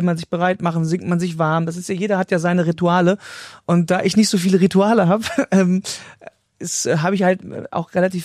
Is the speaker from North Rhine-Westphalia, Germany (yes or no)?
yes; North Rhine-Westphalia, Germany; Ich bin ja im Rheinland groß geworden, im Niederrhein, und da gehört Karneval sowieso dazu.